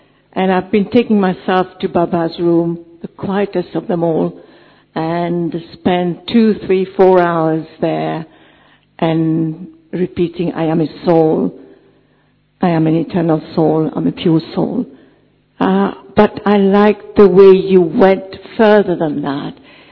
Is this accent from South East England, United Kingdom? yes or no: no; London, United Kingdom; I'm from London.